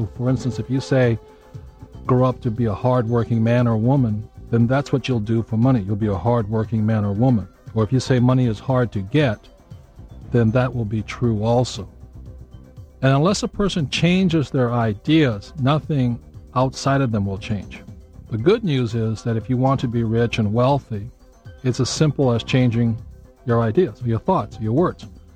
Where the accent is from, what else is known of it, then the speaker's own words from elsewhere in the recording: Hawaii, United States; I'm a fourth-generation Japanese-American growing up in Hawaii.